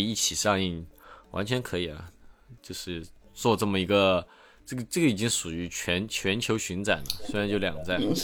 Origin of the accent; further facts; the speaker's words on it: Chengdu, Sichuan, China; now in Shanghai, China; 我当然不是，我成都人